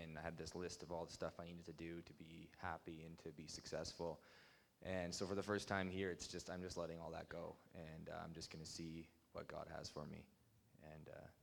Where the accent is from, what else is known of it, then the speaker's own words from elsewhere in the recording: Cold Lake, Alberta, Canada; I'm from Cold Lake, Alberta, and I've been here just over 2 months.